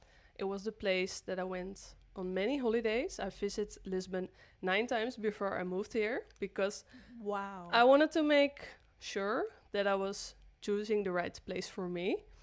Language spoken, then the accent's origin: English; Groningen, Netherlands; English is a second language; I'm from Netherlands, from the north, from Groningen.